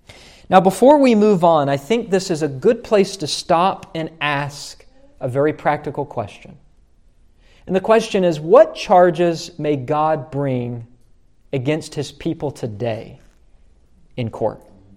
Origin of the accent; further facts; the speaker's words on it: West Virginia, United States; This is one of the things I love about going back to my home state of West Virginia.